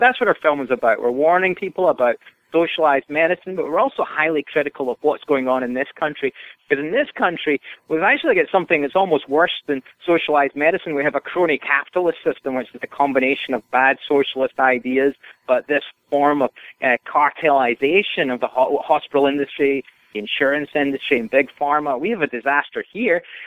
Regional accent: Scotland, United Kingdom; I'm a Scotsman, so free is one of our favorite words, you know.

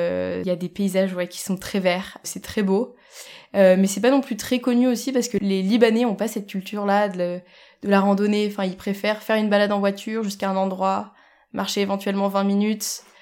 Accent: Annecy, Auvergne-Rhône-Alpes, France; Je suis originaire d'Annecy

